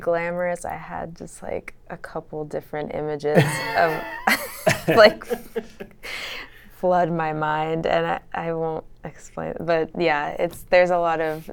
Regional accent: Santa Barbara, California, United States; I was just gonna say that Ralph and I grew up in Santa Barbara.

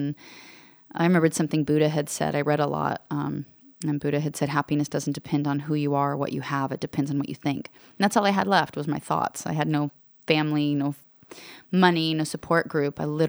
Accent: Alaska, United States; I mean, I was raised in Alaska in a saddle barn with an outhouse, so living in your car in San Diego didn't seem that bad.

